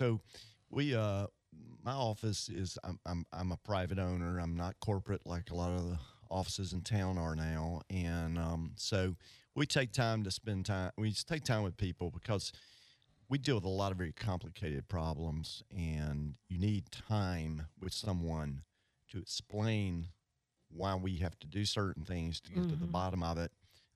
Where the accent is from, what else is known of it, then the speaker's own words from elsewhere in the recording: Mississippi, United States; I'll just start from the start. I'm from Mississippi. I went to University of Mississippi, Ole Miss, hottie totty.